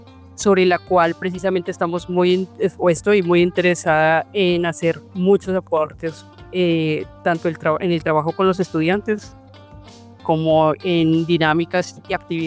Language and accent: Spanish; Bogotá, Colombia; yo soy bogotana.